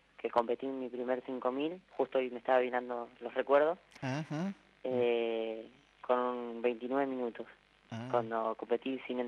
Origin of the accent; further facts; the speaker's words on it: Pilar, Buenos Aires Province, Argentina; Ah, soy de Pilar, Buenos Aires.